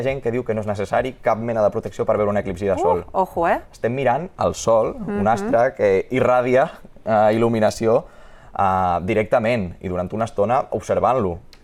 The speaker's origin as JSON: {"language": "Catalan", "town": "Huesca", "region": "Aragon", "country": "Spain", "said": "Mira, jo sóc d'Osca i allà tindrem una cosa molt rara"}